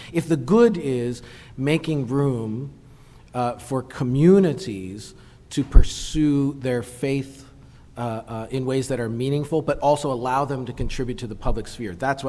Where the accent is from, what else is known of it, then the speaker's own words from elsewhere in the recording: Canada; I should tell you, I'm Canadian